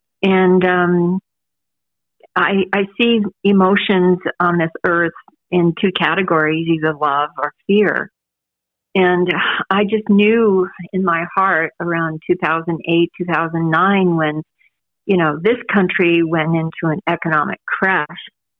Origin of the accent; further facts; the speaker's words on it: California, United States; also born or lived in Boston / Hawaii; come back to California, where I'm from. And I wasn't born here. I was born in Boston, but lived my life in California